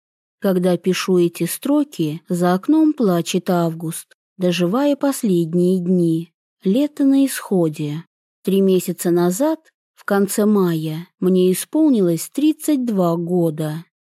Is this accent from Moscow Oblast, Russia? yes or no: no; Yagodnoye, Tatarstan, Russia; now in Kazan, Russia; Моя малая родина – небольшой поселок Ягодное в одном из примыкающих к Казани районов. От города его отделяют 80 километров. Путь лежит через Волгу.